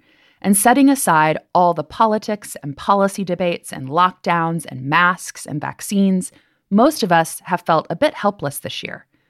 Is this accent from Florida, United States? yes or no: yes; Florida, United States; also born or lived in New York; those 4 months turned into moving back to my hometown in Florida.